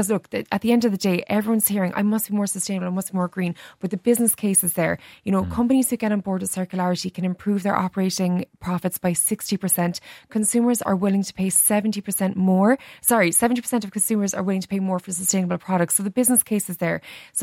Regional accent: Mallow, Munster, Ireland; my hometown of Mallow

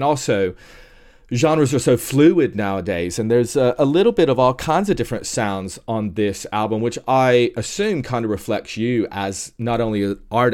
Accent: Tennessee, United States; Me too, because, you know, I'm originally from Tennessee

